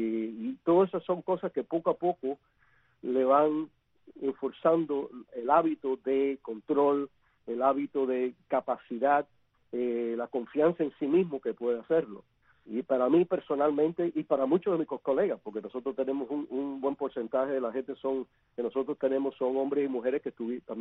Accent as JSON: {"language": "Spanish", "town": "Manicaragua", "region": "Villa Clara", "country": "Cuba", "tie": "born or raised there", "said": "ver los guerrillas cuando atacaron el pueblo mío, yo soy de Manicaragua, es el pueblo más grande, pero cerquita de los pies del Escambray"}